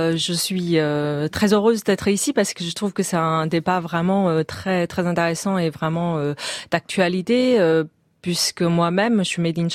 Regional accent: Switzerland; accent: Swiss; Les gens n'arrêtent pas de revenir sur mon accent en me disant que voilà, c'est pas un accent chinois, mais c'est un accent suisse.

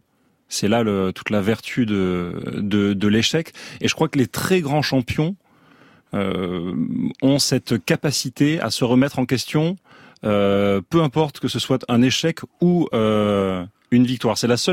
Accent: Nîmes, Occitanie, France; born there; je suis né à Nîmes, une sorte de de bourgeoisie un petit peu qui s'ignore. Nîmes, c'est une ville qui est très protestante à la base. Moi, je suis pas protestant, je suis catholique

